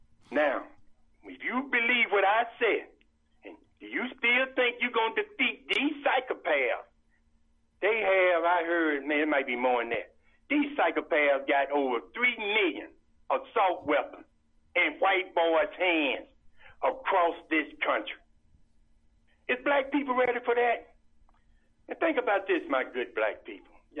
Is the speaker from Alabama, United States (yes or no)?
yes; Birmingham, Alabama, United States; I always been a political guy because I grew up in Birmingham, marched with Dr. King.